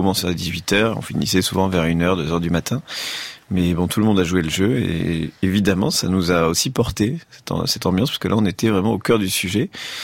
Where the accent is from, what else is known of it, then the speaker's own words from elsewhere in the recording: Toulouse, Occitanie, France; à Toulouse, dans ma ville natale